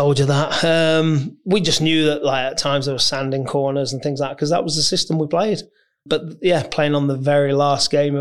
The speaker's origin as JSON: {"language": "English", "town": "Northampton", "region": "East Midlands", "country": "United Kingdom", "tie": "born or raised there", "said": "I come from Northamptonshire, so Northampton was my hometown"}